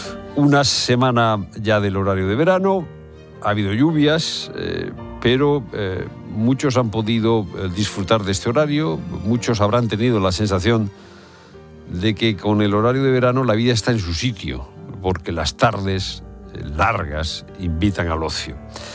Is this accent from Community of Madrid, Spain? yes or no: no; Andalusia, Spain; Un día para que los andaluces nos sintamos ofendidos, porque nos maltratan por nuestro acento.